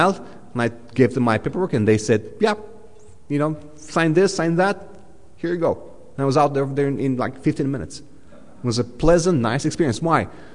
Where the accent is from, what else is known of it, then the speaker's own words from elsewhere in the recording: Romania; now in Newmarket, Canada; I come from Romania.